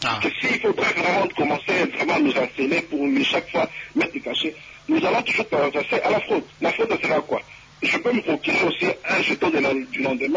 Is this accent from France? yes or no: no; DR Congo; now in Gisenyi, Rwanda; j'habite Gisenyi, ok, je suis congolais.